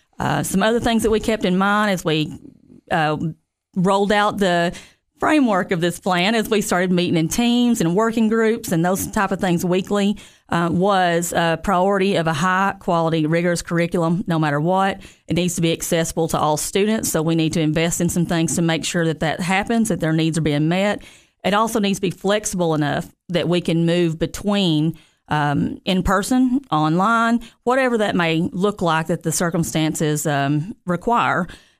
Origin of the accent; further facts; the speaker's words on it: United States; So I'm graduated from Jackson County High School and born and raised in Jackson County. Moved away for a while and came back.